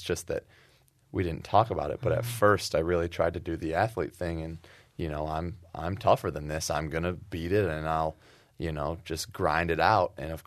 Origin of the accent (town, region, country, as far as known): Ann Arbor, Michigan, United States; born or raised there